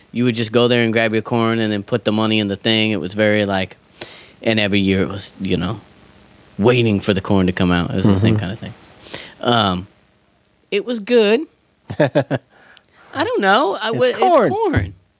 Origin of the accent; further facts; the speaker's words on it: Kingsburg, California, United States; So I come from Kingsburg